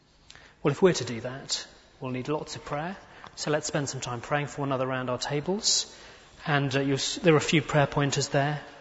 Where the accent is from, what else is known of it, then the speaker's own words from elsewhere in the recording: England, United Kingdom; Seems about as strong as we get as the English.